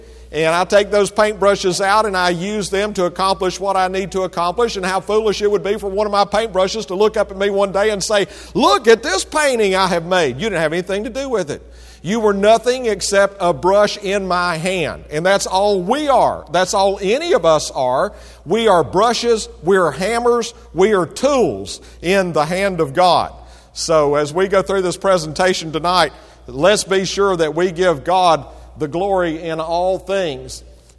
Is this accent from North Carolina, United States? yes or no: yes; North Carolina, United States; And I said, I'm from the other redneck state. I'm from North Carolina. But I am from North Carolina.